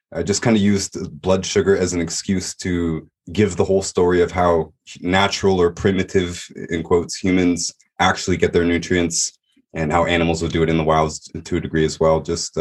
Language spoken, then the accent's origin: English; Toronto, Ontario, Canada; You know, I'm from Toronto. You can't do that in Toronto.